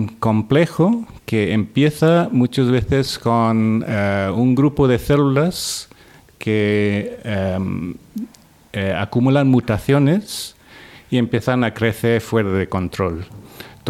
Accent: Australia; Yo originalmente soy de Australia y estudié ahí también.

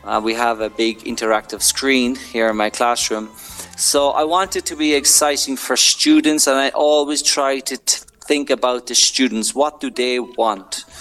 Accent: Cork, Munster, Ireland; moved away as an adult; also born or lived in Edinburgh; now in Madrid, Spain; I'm from Cork in Ireland, where it's a very wet and cold place. I moved over to Edinburgh, which is the capital of Scotland, in 2011. And I lived there for 3 years.

